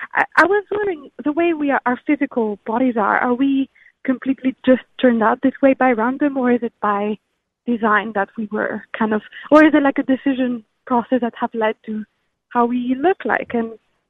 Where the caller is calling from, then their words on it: Massachusetts, United States; Massachusetts.